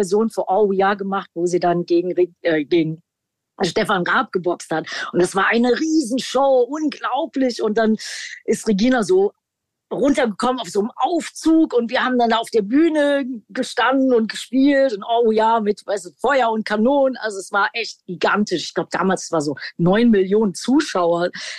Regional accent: Düsseldorf, North Rhine-Westphalia, Germany; ja, jetzt letztens so in Düsseldorf, meiner alten Heimat

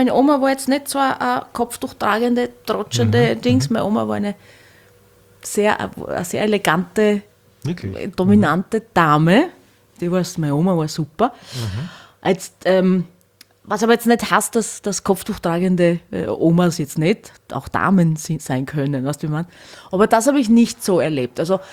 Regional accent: Hornstein, Burgenland, Austria; bei der Tamburica in Hornstein, wo ich her bin.

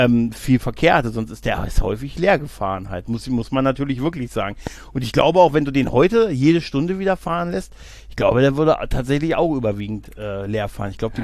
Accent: Lower Saxony, Germany; wir haben alle diese Niedersachsen-Tickets gehabt und dann im Sommer immer nach so Hannover, da endet es ja für uns als Niedersachse.

